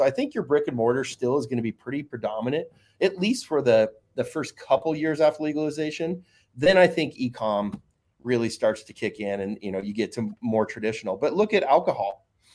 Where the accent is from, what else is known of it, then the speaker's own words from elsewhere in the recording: Washington, United States; My home state of Washington, there is no delivery.